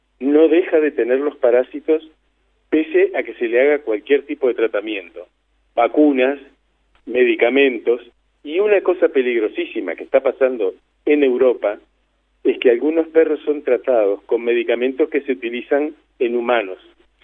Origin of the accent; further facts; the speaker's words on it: Montevideo, Uruguay; yo recuerdo que en mi infancia en Montevideo había gallineros en las casas.